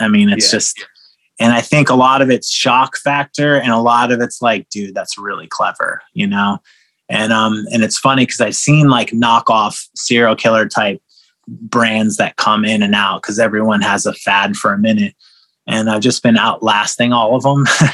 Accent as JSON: {"language": "English", "region": "Maryland", "country": "United States", "lives_now": "Los Angeles, United States", "said": "In 2007, I moved from Maryland to LA, and I wrote, this is when MySpace was a thing, and there was blogs that you could write, and I left all of my things back home"}